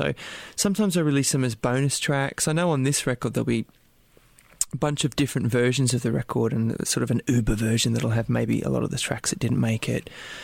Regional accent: Australia; I'm Australian

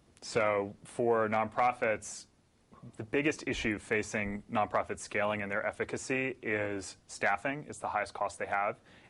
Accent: California, United States; Well, I grew up in Orange County for part of my life.

